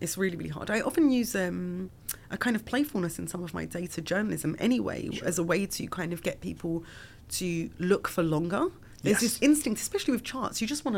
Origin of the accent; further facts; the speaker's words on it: London, United Kingdom; I was the only Iraqi in my school. I was the only Iraqi in my neighborhood. I grew up in East London. There were no other Iraqis.